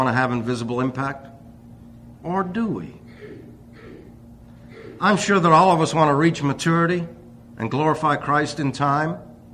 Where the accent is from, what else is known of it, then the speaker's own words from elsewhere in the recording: New York City, New York, United States; born there; because I was born in New York City.